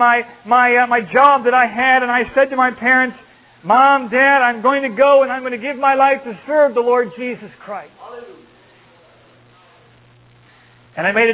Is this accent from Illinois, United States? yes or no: no; Ohio, United States; I was from Ohio, and pride, proud, my heart, calling back home, writing.